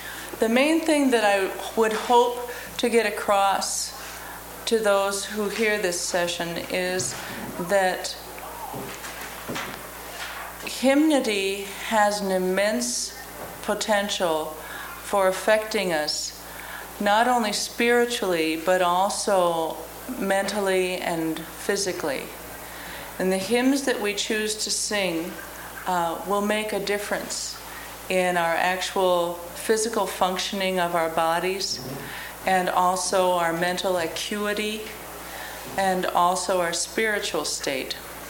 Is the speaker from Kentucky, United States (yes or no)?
no; St. Louis Park, Minnesota, United States; I'm from St. Louis Park, Minnesota.